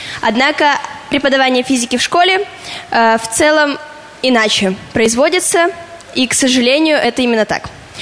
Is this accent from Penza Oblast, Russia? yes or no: no; Mezhdurechensk, Kemerovo Oblast, Russia; Я из Кемеровской области, из города Междуреченска.